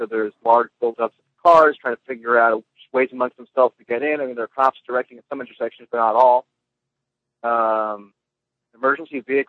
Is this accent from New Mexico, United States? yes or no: no; New Jersey, United States; I'm from New Jersey, originally, northern Jersey